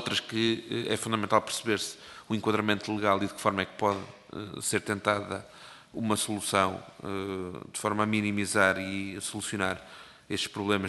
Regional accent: Portugal; porque somos portugueses como vossas excelências

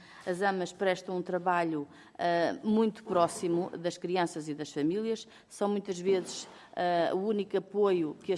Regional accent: Leiria, Portugal; eu sou do Distrito de Leiria, portanto tenho conhecimento direto do que é o trabalho das amas no terreno

